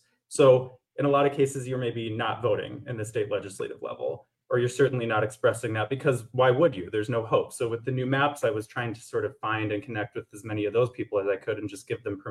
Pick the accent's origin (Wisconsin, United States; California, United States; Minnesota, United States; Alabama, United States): Wisconsin, United States; Eau Claire; I was born and raised in Eau Claire.